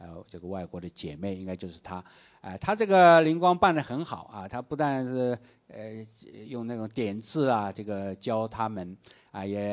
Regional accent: Fuzhou, Fujian, China; 所以他后来来到这个福州啊，算是我的老家啊，我算是福州人嘛

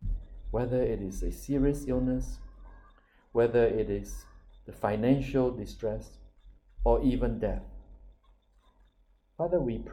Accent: Australia; Lord, we thank you for the blessing of being Australian.

